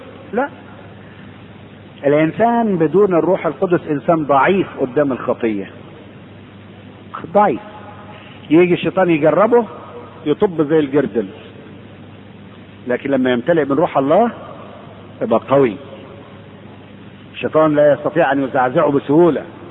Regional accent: Egypt; كان زمان يعني قبل السد العالي عندنا في مصر كان النيل يجي يغرق البلاد

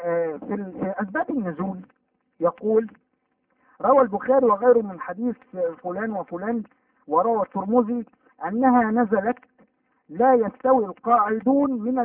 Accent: Egypt; احنا كلنا كمصريين درسنا القرآن في مصر في المدارس كلنا درسناها

